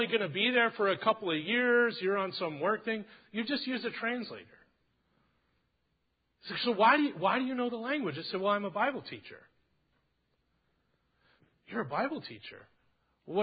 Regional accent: Philadelphia, Pennsylvania, United States; I don't know if it's kosher to take your jacket off, but I'm from Philly, and we kind of do what we want.

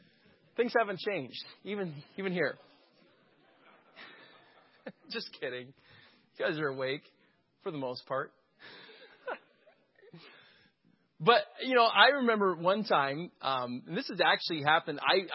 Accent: Florida, United States; I grew up in Florida. We've got live oak trees and we've got cypress nubs everywhere. It's impossible to grow up in Florida and not trip on a root.

